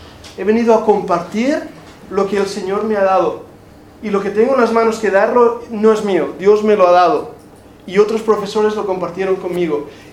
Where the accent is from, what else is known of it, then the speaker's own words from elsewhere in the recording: Catalonia, Spain; yo sé que tengo un acento rarillo, ¿verdad que sí? No soy gallego, no, soy catalán. Pero de verdad, te hablo catalán. Y mezclado con el inglés, es por eso que tengo un acento raro cuando hablo.